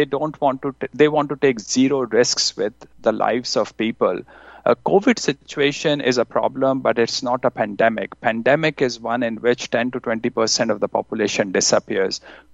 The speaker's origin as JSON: {"language": "English", "country": "Canada", "said": "I'm a Canadian"}